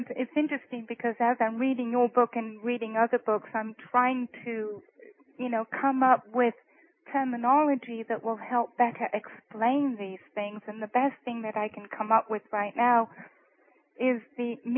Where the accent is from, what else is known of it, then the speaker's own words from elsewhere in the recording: Blackpool, North West England, United Kingdom; now in Nashville, United States; I am from the north of England, and I was born during World War II in Lancashire in a town called Blackpool.